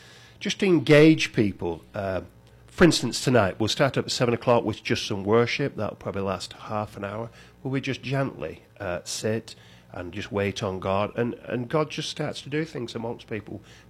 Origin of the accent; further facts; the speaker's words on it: Manchester, North West England, United Kingdom; Dennis is from the south, and I'm from the north, and they're really quite different in England. I'm from Manchester